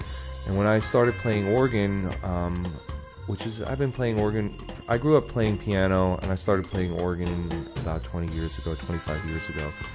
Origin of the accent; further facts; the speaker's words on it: Westbury, New York, United States; moved away as an adult; also born or lived in Boston; I grew up in New York, specifically Westbury, New York. That's on Long Island. And when I got to the age of about 20, I moved up to Boston.